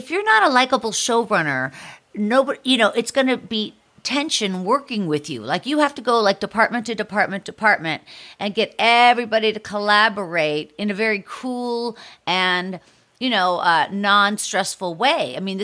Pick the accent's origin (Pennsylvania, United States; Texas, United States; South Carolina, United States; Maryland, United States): Pennsylvania, United States; Pittsburgh; I'm from Pittsburgh.